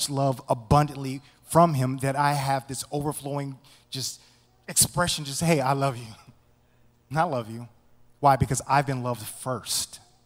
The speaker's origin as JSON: {"language": "English", "region": "Tennessee", "country": "United States", "accent": "Memphis", "said": "And my Memphis accent just came out, healed, all right?"}